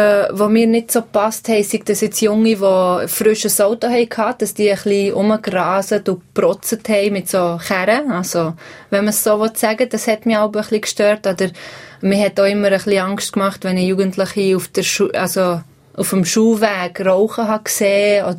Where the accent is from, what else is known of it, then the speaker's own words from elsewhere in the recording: Switzerland; Ja, aber ich glaube, niemand schaut uns als Schweizer an. Das ist einfach so.